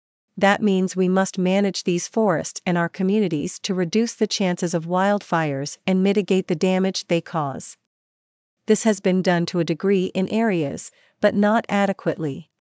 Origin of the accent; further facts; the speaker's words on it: Banff, Alberta, Canada; I grew up in the town of Banff and can't imagine watching my hometown go up in flames.